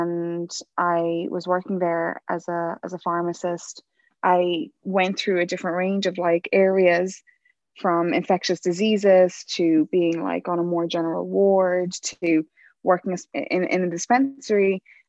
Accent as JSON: {"language": "English", "country": "Ireland", "tie": "born or raised there", "said": "So I grew up in Ireland my entire life, 24 years. So I'm, although Kurdish from Iraq, I'm really an Irish girl at heart. And sometimes the more I speak about Ireland, the more people can hear the accent come through. But I lived in Ireland for 24 years."}